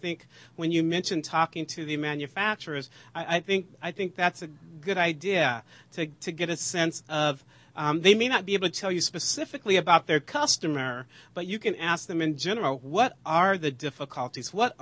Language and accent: English; Berkeley, California, United States; Well, I'm from Berkeley, so you know I'm down with that.